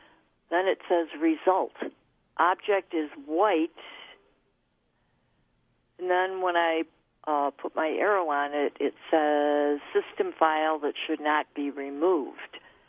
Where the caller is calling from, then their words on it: Rush, New York, United States; I'm calling from Rush, New York.